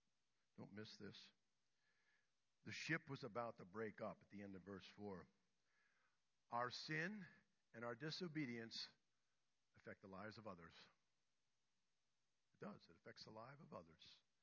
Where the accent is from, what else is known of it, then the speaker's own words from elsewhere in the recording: Pennsylvania, United States; I grew up near Pittsburgh. I remember as a child going to Forbes Field, which is long gone.